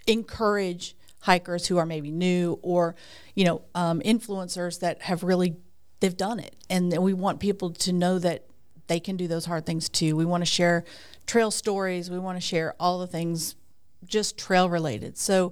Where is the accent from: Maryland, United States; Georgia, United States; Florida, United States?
Florida, United States; I call Florida home.